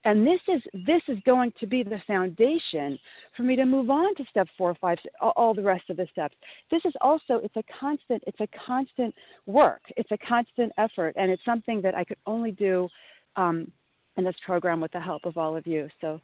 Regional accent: Illinois, United States; You know, I grew up in Southern Illinois, and we had the most spectacular scenery where I was.

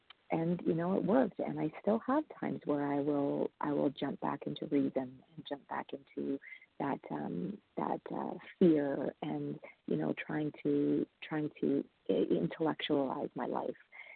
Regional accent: Canada; and I am from Canada

